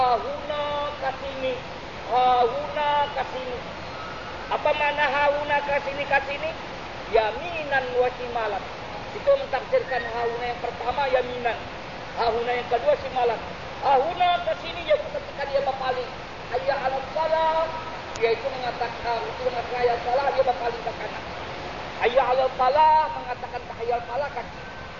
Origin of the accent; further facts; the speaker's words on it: Indonesia; Orang Cina, orang Malaysia ngatakan bank. Orang kami Indonesia ngatakan bank.